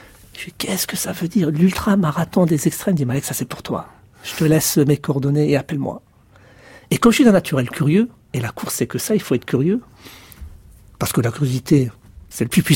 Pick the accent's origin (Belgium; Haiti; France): France; Grand Est; un coach qui était réputé chez nous à Agno, en Alsace